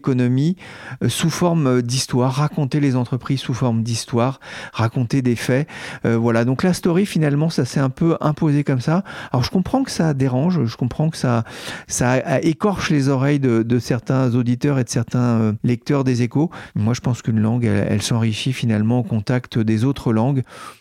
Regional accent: Brittany, France; Alors moi, je ne suis pas branchouillard parisien, je suis breton.

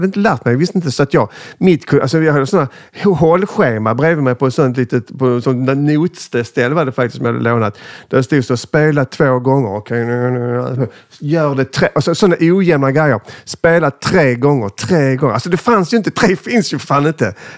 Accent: Skåne, Sweden; accent: Scanian; jag är ju jättepatriotisk, och ännu mer när jag är liksom, i Stockholm som nu, för då överdriver jag min skånska.

